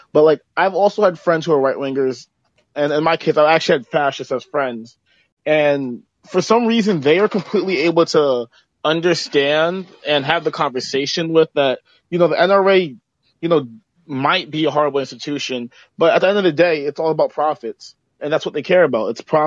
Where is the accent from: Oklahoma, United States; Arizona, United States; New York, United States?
New York, United States; Yonkers; but I'm from Yonkers originally